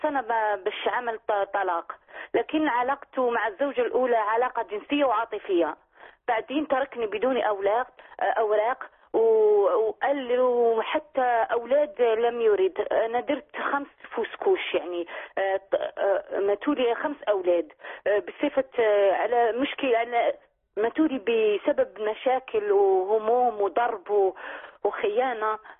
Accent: Reghaia, Algiers Province, Algeria; من الجزائر ومن رغاية من الرغاية.

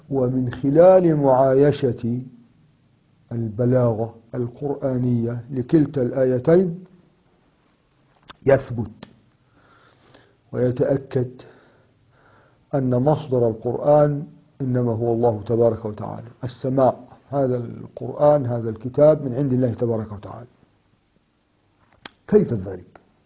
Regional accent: Egypt; ايوه، واحنا عندنا في مصر يقول لك ده ايه، ده كلام بج كده وخلاص

